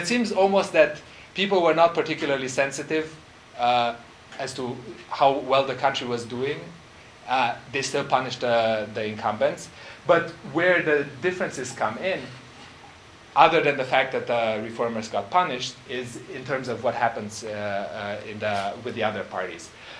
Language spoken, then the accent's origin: English; Romania; obviously, I'm from Romania, so that's where the initial interest came from